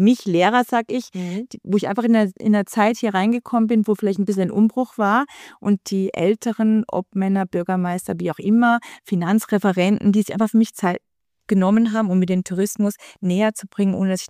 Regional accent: Germany; Ich bin Juristin, ich spreche Deutsch. Immer noch nach 20 Jahren hört man, dass ich, obwohl ich Österreicherin bin vom Pass her, Deutsche aufgewachsen bin in Deutschland

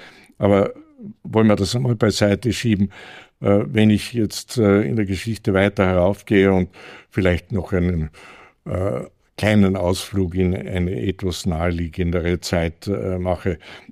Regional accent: Carinthia, Austria; In anderen Teilen Österreichs, auch in meiner Heimat in Kärnten, hat es das nicht gegeben.

